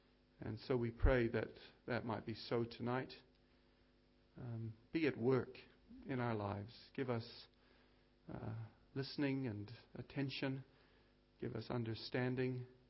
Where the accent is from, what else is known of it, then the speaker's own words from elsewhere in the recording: India; also born or lived in New Zealand; I'm a New Zealander, but I grew up in India as a missionary kid in an American boarding school.